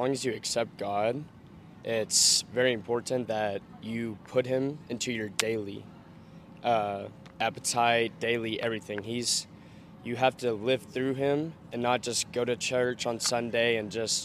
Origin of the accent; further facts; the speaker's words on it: Longview, Texas, United States; I'm from Longview, Texas.